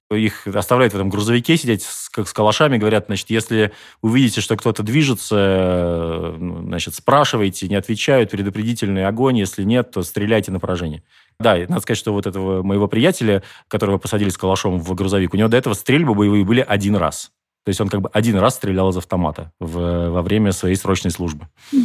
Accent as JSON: {"language": "Russian", "region": "Moscow", "country": "Russia", "moved": "yes", "said": "Мы такие, из Москвы."}